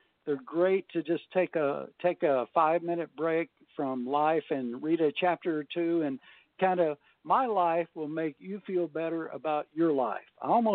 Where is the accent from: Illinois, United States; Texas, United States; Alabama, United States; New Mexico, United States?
Texas, United States; Grand Prairie; We didn't have much money. We grew up in Grand Prairie, Texas. My dad worked at an aircraft plant